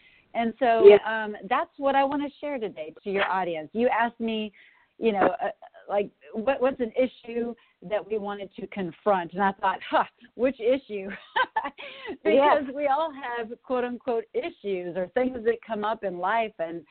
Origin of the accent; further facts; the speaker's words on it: Texas, United States; moved away as an adult; now in Minnesota, United States; we moved from Texas to Minnesota. And I didn't know it at the time. I mean, I knew I was sad to leave because Texas was all I knew.